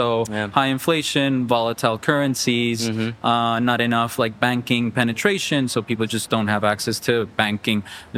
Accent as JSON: {"language": "English", "country": "Colombia", "moved": "as an adult", "said": "I'm originally from Colombia, but I moved to work in finance in New York."}